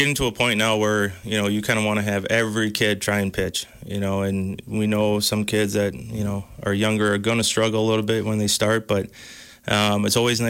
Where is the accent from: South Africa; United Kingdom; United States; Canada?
United States; Dodgeville, Wisconsin; You know, I come from Dodgeville, so I kind of stay in touch with a lot of the coaches there.